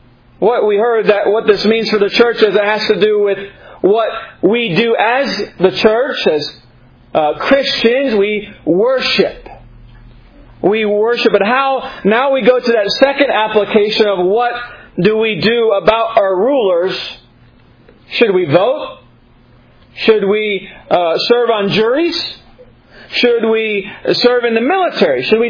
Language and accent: English; United States; We rose, raised up in the, as an American, as a citizen.